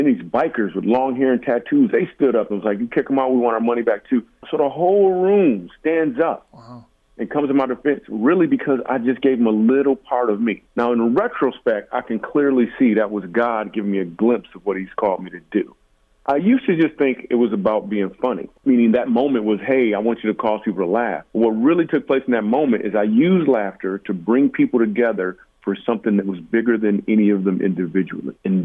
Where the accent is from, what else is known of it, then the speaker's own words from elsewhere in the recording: Grand Rapids, Michigan, United States; I grew up in Grand Rapids, Michigan.